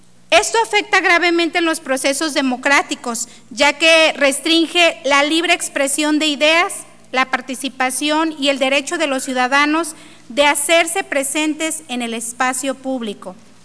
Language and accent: Spanish; Mexico; como ciudadanos, como gobernantes, como mexicanos.